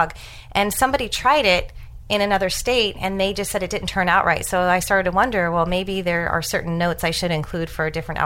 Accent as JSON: {"language": "English", "town": "San Jose", "region": "California", "country": "United States", "tie": "born or raised there", "said": "there is a bakery in my hometown of San Jose, California, called Dick's Bakery"}